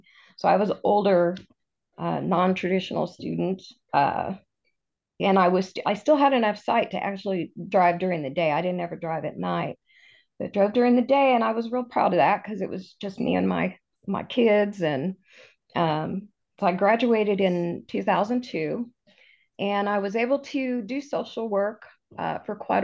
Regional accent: California, United States; I grew up in California, and we moved out to Missouri after my parents moved out here.

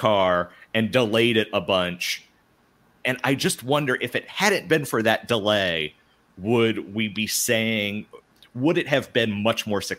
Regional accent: Ohio, United States; So I was kind of born and raised in Ohio.

